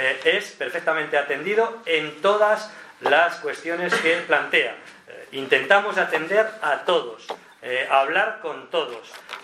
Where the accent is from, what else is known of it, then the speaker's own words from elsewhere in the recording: Argamasilla de Alba, Castilla-La Mancha, Spain; en mi pueblo, que es Algamasilla de Alba, es reducir